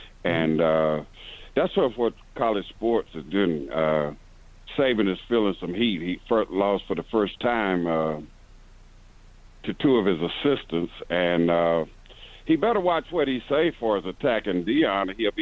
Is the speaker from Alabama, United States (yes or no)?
yes; Alabama, United States; moved away as an adult; now in Columbus, United States; I came from Alabama in 68, landed in Columbus.